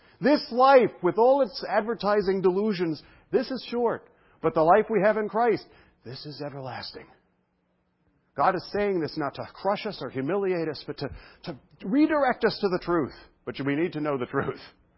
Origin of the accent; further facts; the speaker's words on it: United States; And I was really confused as an American.